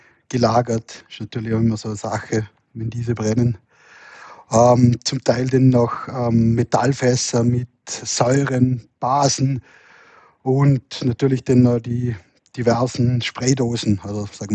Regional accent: Vorarlberg, Austria; Bei uns in Vorarlberg sind ja bekannt die Ölis.

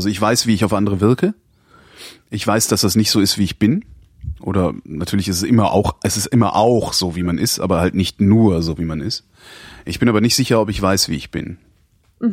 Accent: West Germany, Germany; weil ich komme aus dem Westen. Ich bin nicht bespitzelt worden

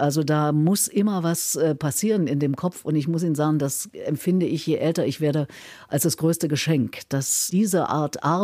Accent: East Germany, Germany; ich komme ja nur aus dem Osten und aus dem Sozialismus.

